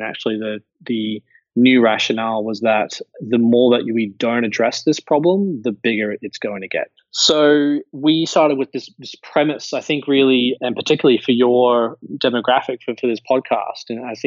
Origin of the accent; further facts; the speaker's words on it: Brisbane, Queensland, Australia; I'm from Brisbane, Australia